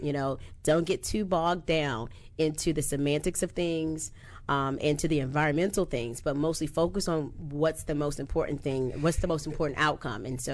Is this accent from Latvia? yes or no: no; Washington, District of Columbia, United States; Originally from Washington, D.C., born and raised native Washingtonian, but my family's from South Carolina, both parents.